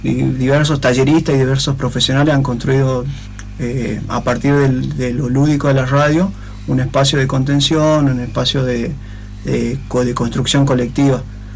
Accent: Salta, Argentina; now in Santa Fe, Argentina; yo soy de Salta, estoy viviendo en Santa Fe

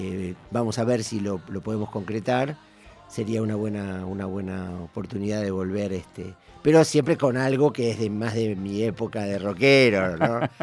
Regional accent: Villa Gesell, Buenos Aires Province, Argentina; Pero es una peli muy linda porque es como un canto de amor a mi lugar, a mi pueblo, que ya Gesell va abrazado

